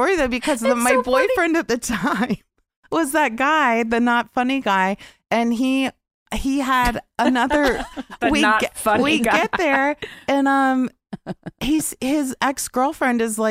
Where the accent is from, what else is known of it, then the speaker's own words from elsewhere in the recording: Overland Park, Kansas, United States; No, I'm from Kansas.